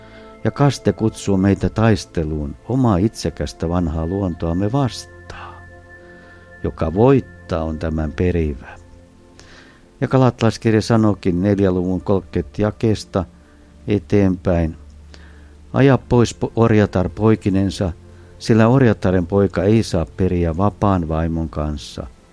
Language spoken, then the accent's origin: Finnish; Turku, Southwest Finland, Finland; Tulen Turusta, Ilpuisten piiristä.